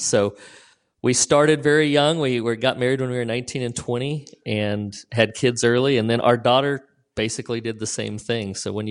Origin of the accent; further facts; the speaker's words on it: Colorado, United States; now in Arlington, United States; I grew up in Colorado, so I'm a big Colorado guy, and grew up a big Bronco fan.